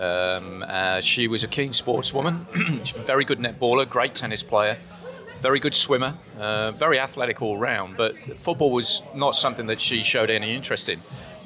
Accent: England, United Kingdom; I'm English

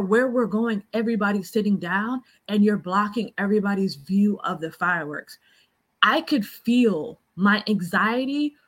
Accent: New Jersey, United States; I grew up in South Jersey. And I grew up near the boardwalk.

